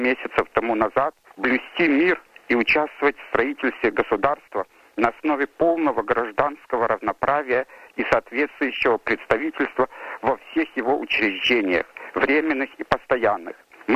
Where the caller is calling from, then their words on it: Melbourne, Victoria, Australia; Я звоню из Мельбурна.